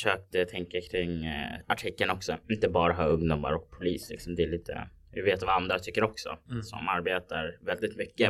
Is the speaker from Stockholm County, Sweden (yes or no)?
yes; Stockholm County, Sweden; när jag pratar med dem så tror de inte jag är från Järva alls.